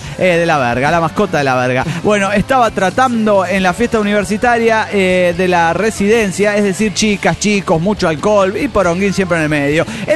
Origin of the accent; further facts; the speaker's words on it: Mexico; Hola amigos … el chilango tapatío.